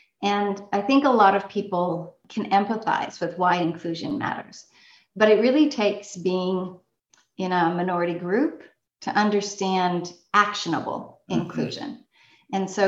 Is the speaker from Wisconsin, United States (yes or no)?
yes; Wisconsin, United States; also born or lived in Albuquerque, United States / Wallo Province, Ethiopia; I was born in Albuquerque, New Mexico. Actually, my parents were living on the Navajo Nation. I grew up then earliest years in Wallo Province, Ethiopia, then moved to Wisconsin